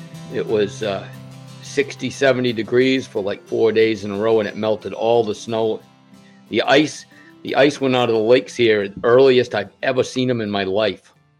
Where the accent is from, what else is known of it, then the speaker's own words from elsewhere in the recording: Maine, United States; from Maine